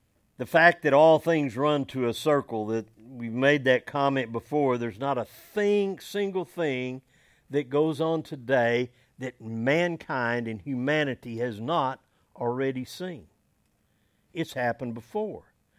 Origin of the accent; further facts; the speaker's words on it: Odessa, Texas, United States; and I grew up out in Odessa in West Texas, very similar to here.